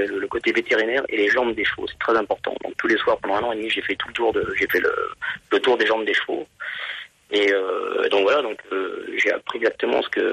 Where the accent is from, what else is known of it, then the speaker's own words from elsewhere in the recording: France; moved away; c'est un peu pour ça que je suis parti de France